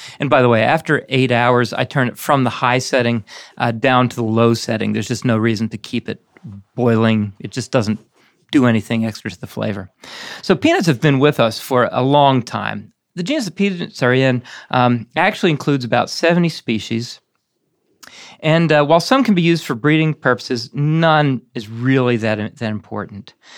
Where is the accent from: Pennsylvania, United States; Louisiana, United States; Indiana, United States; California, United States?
Pennsylvania, United States; also born or lived in Georgia / Minnesota; I was brought up in Pennsylvania. No boiled peanuts. Oh, so sad for most of my life. Then down to Georgia where I discovered them, and they were just amazing. Then up to Minnesota where there were none.